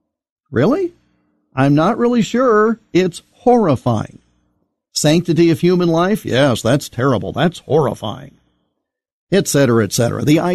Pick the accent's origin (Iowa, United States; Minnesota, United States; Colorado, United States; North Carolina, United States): Iowa, United States; I was listening to a U.S. Senate candidate debate in my home state of Iowa, three Democrats running.